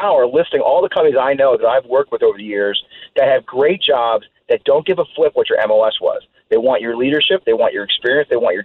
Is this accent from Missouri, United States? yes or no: yes; Kirkwood, Missouri, United States; I'm from Kirkwood, Missouri, right? If my home rep is Kirkwood, Missouri, I want to go back to Kirkwood, Missouri.